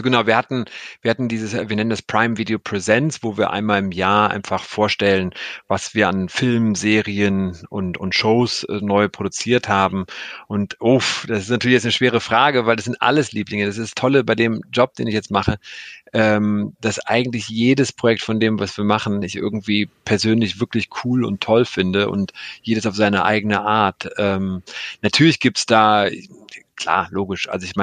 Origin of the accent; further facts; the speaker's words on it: Cologne, North Rhine-Westphalia, Germany; das war damals dann in Köln, ich komme ja aus Köln